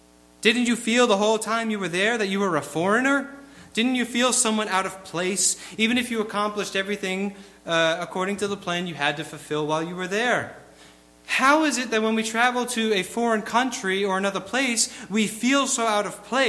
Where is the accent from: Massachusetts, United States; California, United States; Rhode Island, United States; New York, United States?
Rhode Island, United States; now in Wisconsin, United States; I know I feel like a foreigner just since I moved from Rhode Island out here to Wisconsin. When I told my coworkers that I was from New England, they treated me like I was Tom Brady incarnate.